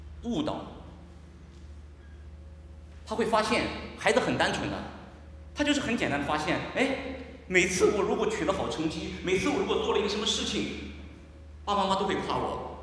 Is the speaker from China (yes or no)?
yes; China; 这一点我们中国人的父母尤其清楚。